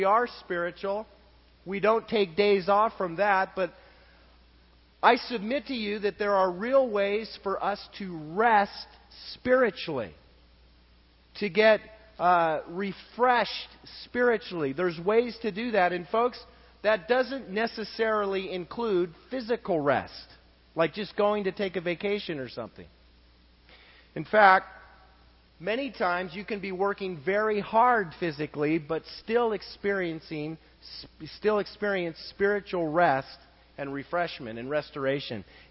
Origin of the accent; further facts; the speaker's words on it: United States; Here we come from America, we have everything